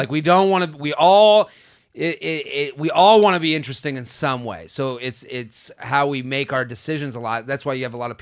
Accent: England, United Kingdom; now in Canada; So this, as an English girl living in Canada and have dated my way around the world, I've encountered both types of penis.

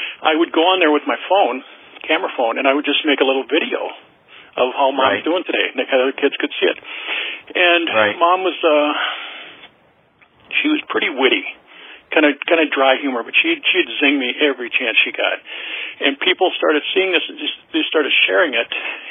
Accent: Anoka, Minnesota, United States; And we grew up in Anoka, Minnesota, and that's a suburb of, we're north of Minneapolis.

